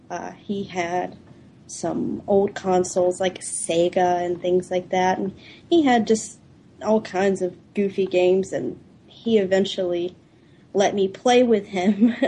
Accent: South Carolina, United States; now in Ohio, United States; We live in Ohio. I'm not originally from Ohio. I'm from South Carolina. He did the smart thing and brought some southern lady up here to this northern wasteland.

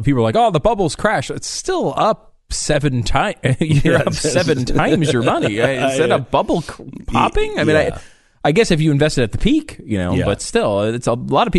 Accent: Northeast, United States; And I know this from growing up in the Northeast.

